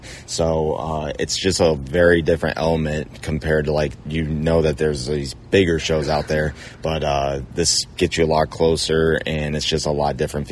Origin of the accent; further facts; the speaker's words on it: Indiana, United States; now in Missouri, United States; I'm from Indiana, but Bigfoot's out of Missouri, so that is where I live now.